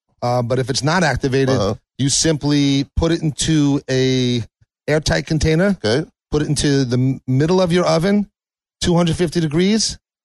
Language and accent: English; Brooklyn, New York, United States; I'm from Brooklyn, man. Specificity.